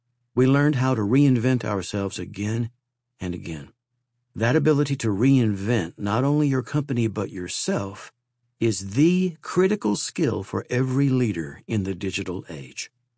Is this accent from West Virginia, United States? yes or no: yes; West Virginia, United States; practices start with some of the fundamental values and lessons that I learned from my family while growing up in West Virginia.